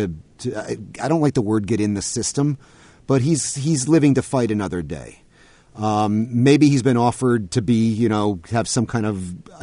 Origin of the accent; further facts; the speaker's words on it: Connecticut, United States; from Storrs, Connecticut, my home state